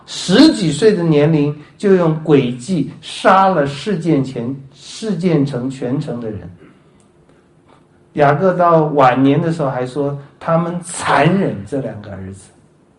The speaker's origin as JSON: {"language": "Chinese", "country": "China", "said": "我们中国人可能很多亏可以吃，很多难可以受"}